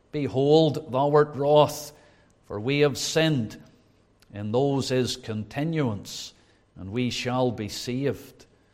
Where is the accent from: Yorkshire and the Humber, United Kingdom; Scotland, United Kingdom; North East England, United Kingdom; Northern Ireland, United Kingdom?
Northern Ireland, United Kingdom; Belfast; That was home to me. I originated from East Belfast. I was born in Redcar Street, just off the Woodstock Road. And then we moved to Orangefield. And then we moved up towards Castlereagh to the Branyell area.